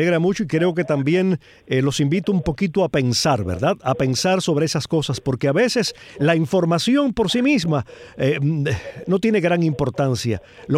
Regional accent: Cuba; como algunos cubanos suponemos

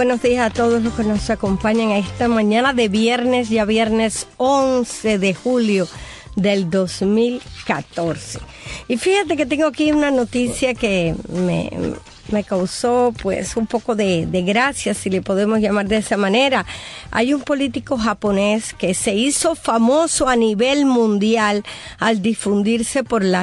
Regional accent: Cuba

